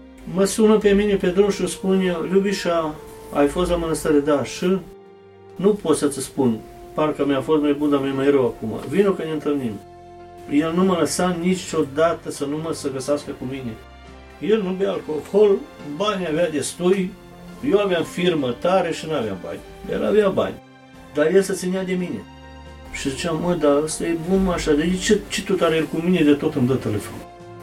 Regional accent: Kladovo, Southern and Eastern Serbia, Serbia; now in Vienna, Austria; Vin din Serbia, unde se vorbește românește, Cladova îi zice, vis-a-vis de turnul Severin.

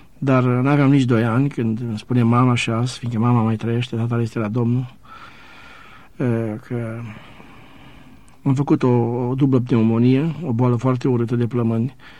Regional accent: Chelmac, Arad County, Romania; born there; M-am născut în 18 noiembrie 1945 în comuna Chelmac, județul Arad, un sat lângă Lipova, aproape de Lipova, într-o familie foarte săracă, cu 8 copii.

